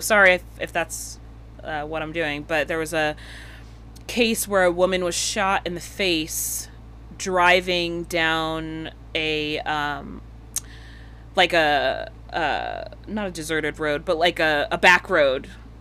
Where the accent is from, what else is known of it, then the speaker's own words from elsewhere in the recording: New York, United States; now in California, United States; I feel like I'm bi-coastal. I'm like, I don't know if that law is New York because I'm from New York, or is it because I've lived in California for 7 years?